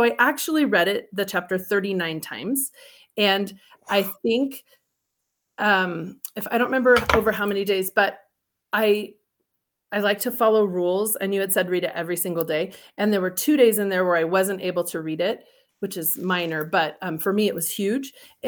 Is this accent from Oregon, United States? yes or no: yes; Salem, Oregon, United States; born there; Well, I was born in Salem, yeah. But my dad was a Marine, so I traveled the world. I've lived everywhere.